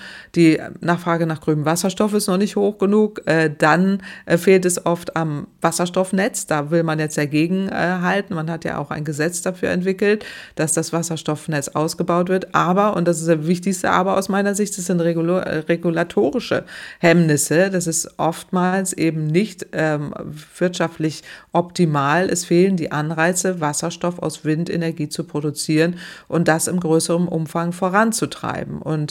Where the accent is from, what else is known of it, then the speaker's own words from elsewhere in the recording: Lower Saxony, Germany; in Hamburg, Niedersachsen, meine Heimat auch.